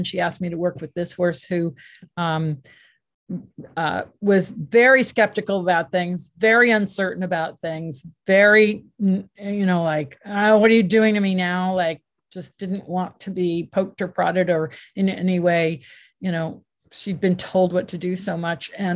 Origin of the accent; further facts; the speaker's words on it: Scotland, United Kingdom; I'm very Scottish and I push back.